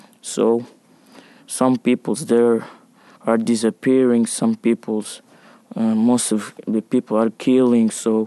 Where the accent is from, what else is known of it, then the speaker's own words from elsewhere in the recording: Cabinda, Angola; English is a second language; I am from Angola, but I came from Cabinda, is separately from Angola.